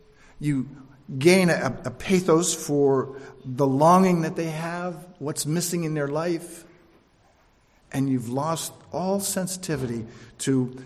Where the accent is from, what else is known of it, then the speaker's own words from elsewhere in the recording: New York City, New York, United States; growing up in New York City, you develop a shell because you're surrounded by millions of people.